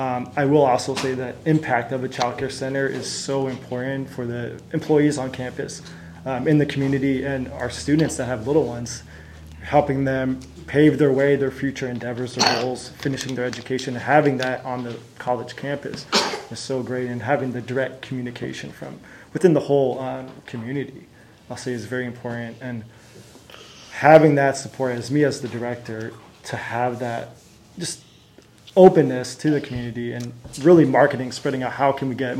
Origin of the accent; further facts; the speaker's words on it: Shoreline, Washington, United States; I'm from Shoreline. I went to Shorecrest High School. I'm a graduate of Shorecrest High School and Shoreline Community College.